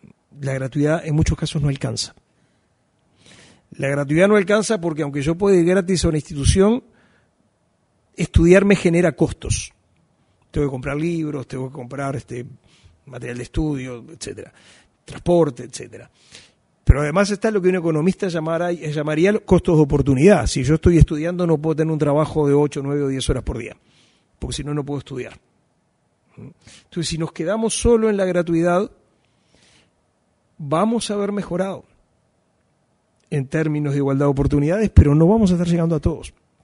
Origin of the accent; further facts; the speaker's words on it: Uruguay; lo que somos los uruguayos.